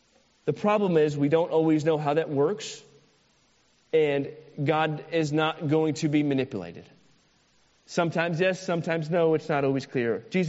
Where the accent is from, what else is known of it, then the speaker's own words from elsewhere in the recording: Florida, United States; I'm a true Floridian. I was born in Florida. Like, I rep being a Floridian. It's part of my identity.